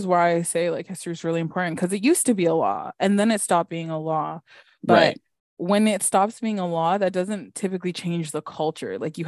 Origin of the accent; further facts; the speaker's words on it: Scarborough, Ontario, Canada; because I grew up in Scarborough, I grew up in many places, but because I grew up in like Scarborough for a while